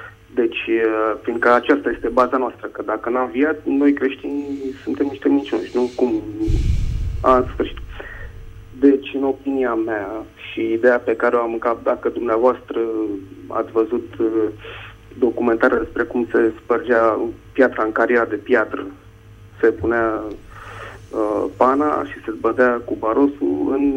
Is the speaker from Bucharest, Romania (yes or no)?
yes; Bucharest, Romania; sunt din București.